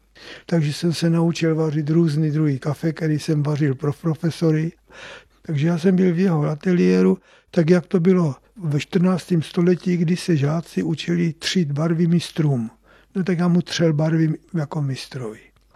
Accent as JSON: {"language": "Czech", "town": "Zlín", "region": "Zlín Region", "country": "Czechia", "tie": "born or raised there", "said": "Já jsem se narodil ve Zlíně 9. prosince 31. A vyšel jsem tam základní školu."}